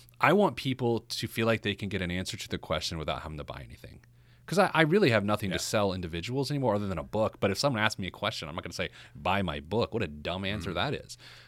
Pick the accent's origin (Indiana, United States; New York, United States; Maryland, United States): Indiana, United States; growing up, I went to Pike High School. I grew up in Central Indiana